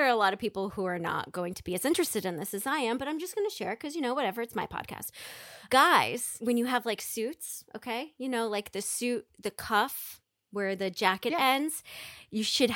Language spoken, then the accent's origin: English; Brooklyn, New York, United States; I'm from Brooklyn.